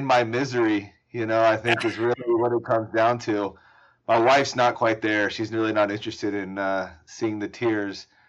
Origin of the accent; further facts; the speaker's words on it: Atlanta, Georgia, United States; also born or lived in Colorado; so I'm from Atlanta originally. So diehard Braves fan, watch every game.